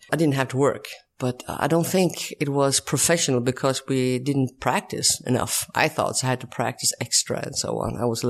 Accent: Sweden; I come from Sweden.

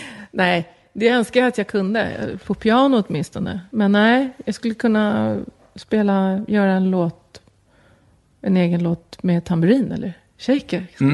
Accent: Solna, Stockholm County, Sweden; Ja, jag växte upp i Solna

